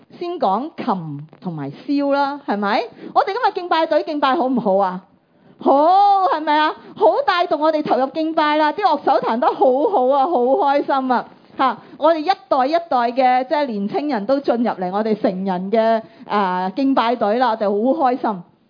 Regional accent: Taishan, Guangdong, China; 佢系台山人啊嘛，即系我系台山人啊嘛

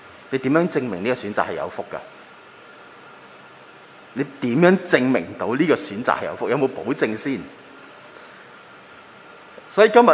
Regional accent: China

